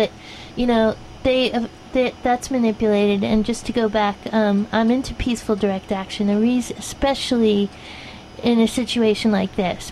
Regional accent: New Jersey, United States; It didn't exist when I was young growing up in New Jersey even

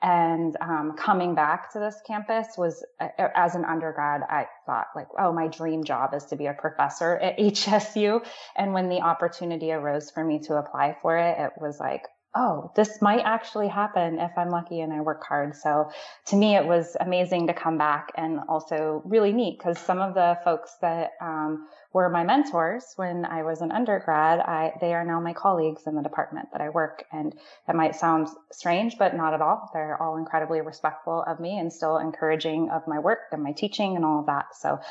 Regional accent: Denny, California, United States; I grew up in Denny. So for those of you who know like real rural Northern California, I grew up in Denny about an hour and a half from here.

